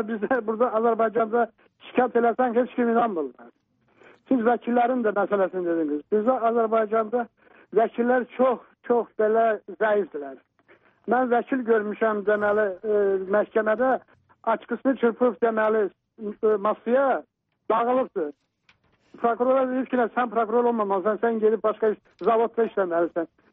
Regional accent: Georgia; Deməli, mən özüm Gürcüstanlıyam.

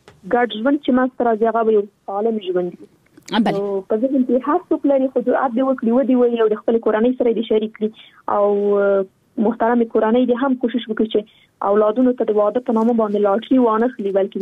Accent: Afghanistan; نن ورځ موږ څومره کلونه کېږي چې په افغانستان کې جګړه روانه ده. زه خو شخصا په جګړه کې پیدا شوی یم، دا په جګړه کې رالویا شولم

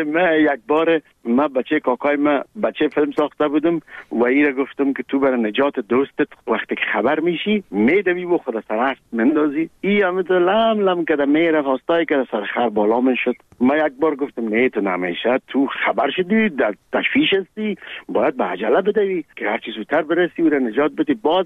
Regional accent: Kabul, Afghanistan; ما در کابل به دنیا آمدیم، در چهارده کابل. مکتب ابتدایی را در یک مکتب به نام غازی عبدالله خان تمام کردیم و بعدش لیسه عبیبیه

